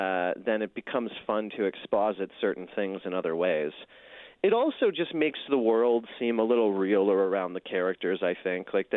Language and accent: English; United States; I lie a lot and I say that I grew up in Portland. I didn't actually grow up in Portland. I grew up a town over, but I spent a lot of time there.